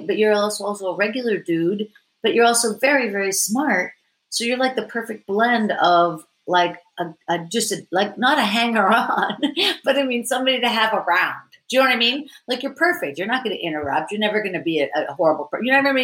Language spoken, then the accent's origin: English; Pittsburgh, Pennsylvania, United States; you're from Jersey. I'm from Pittsburgh. It's all very similar.